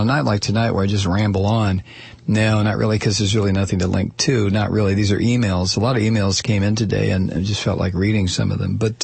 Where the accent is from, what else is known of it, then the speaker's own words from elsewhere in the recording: Toledo, Ohio, United States; I'm from Toledo, so I know Cleveland, like Toledo, can be.